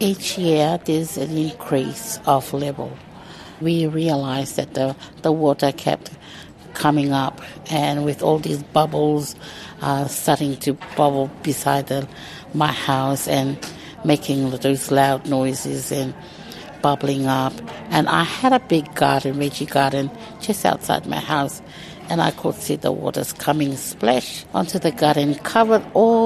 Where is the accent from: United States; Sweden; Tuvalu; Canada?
Tuvalu; Growing up in Tuvalu, like, we live in extended families.